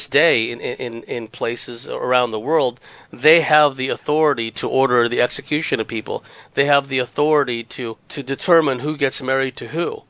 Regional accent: Daly City, California, United States; When I grew up in Daly City, California, you looked up on the hill and there was a big cross, right?

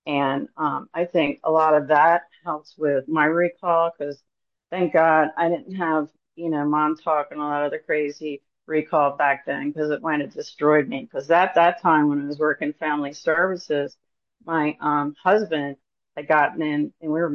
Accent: Ireland; And being Irish, I was always told we had 72 hours.

